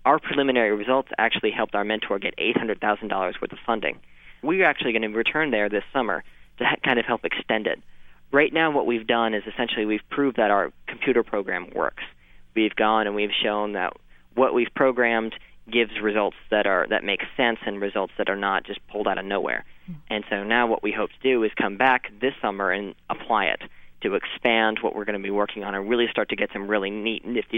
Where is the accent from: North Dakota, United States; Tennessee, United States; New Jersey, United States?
Tennessee, United States; Oak Ridge; Now, I come from Oak Ridge High School in Oak Ridge, Tennessee. In Oak Ridge, we've got a national laboratory kind of in our backyard, which is really neat.